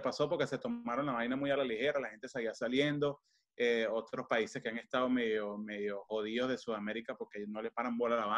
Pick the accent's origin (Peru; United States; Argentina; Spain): United States; Chicago, Illinois; ya que todos somos aquí de Chicago